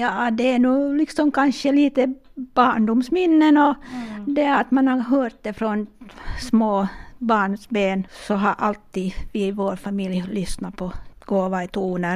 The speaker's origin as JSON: {"language": "Swedish", "town": "Kirkkonummi", "region": "Uusimaa", "country": "Finland", "said": "Jag är från södra Kyrkslet, alltså Storkantskog egentligen, hemma från början."}